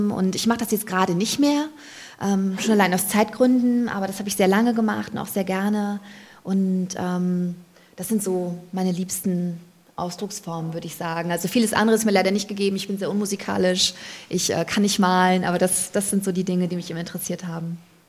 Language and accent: German; North Rhine-Westphalia, Germany; Ich bin in einer Kleinstadt in NRW aufgewachsen von 9 bis zum Abi